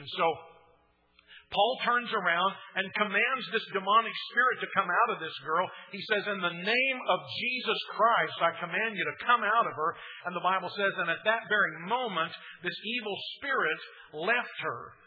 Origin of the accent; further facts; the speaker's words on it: Muskogee, Oklahoma, United States; I grew up in Muskogee, just over the river, over the bridge there to Fort Gibson. And if you're a true Okie, you've been to Fort Gibson.